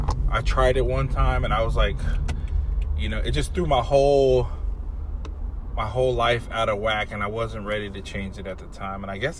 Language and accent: English; Salinas, California, United States; also born or lived in Germany / Atlanta / Fort Ord; I was born in Germany, moved to Atlanta. Atlanta was just an amazing place. But after that, I moved to Salinas, and I lived with my cousin for a little bit until we moved to Fort Ord.